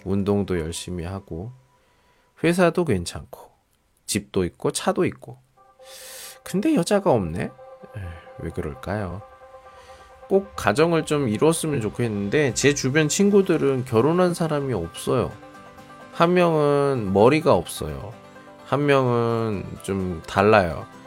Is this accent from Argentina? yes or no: no; South Korea; now in China; 여기는 중국이고 저는 한국 사람이고